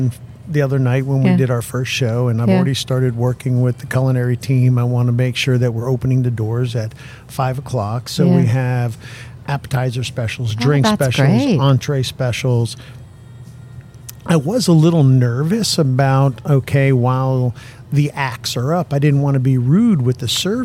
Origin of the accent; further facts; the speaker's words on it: New York, United States; I grew up in the Hudson Valley, New York.